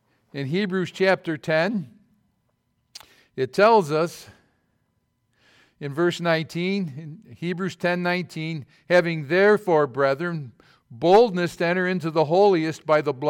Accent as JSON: {"language": "English", "town": "Sterling", "region": "New York", "country": "United States", "said": "I know I'm from Sterling and I graduated from Red Creek"}